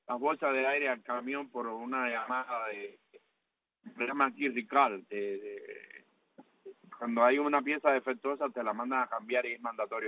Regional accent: Cuba; mi pueblo cubano

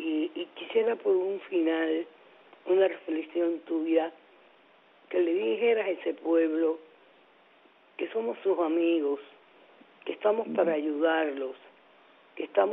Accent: Cuba; esta es una situación que, como cubana, igual que tú, cubana-americana, me duele

